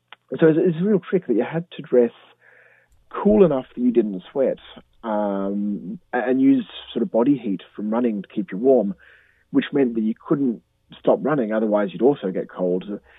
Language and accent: English; Sydney, New South Wales, Australia; now in Hong Kong; Because growing up in Sydney and living in Hong Kong, it doesn't snow here.